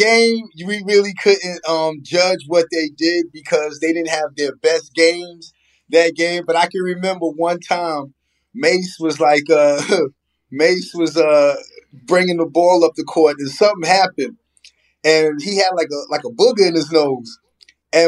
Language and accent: English; Long Island, New York, United States; I can't speak on that because I'm from Long Island. I didn't start playing city ball until college when I really started going uptown